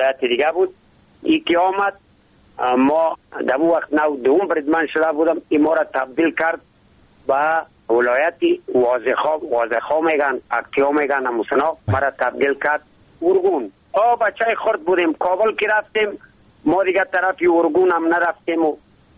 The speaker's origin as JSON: {"language": "Persian", "town": "Ishkashim", "region": "Badakhshan", "country": "Afghanistan", "tie": "born or raised there", "said": "از امو قدیم از بابا و اجداد در ولسوالی اشکاشمی بدخشان ما زاده شدم."}